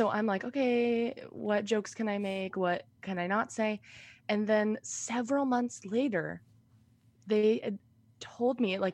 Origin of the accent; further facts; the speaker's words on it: Washington, United States; My hometown started an open mic. I'm from a really small town. Do you know Enumclaw?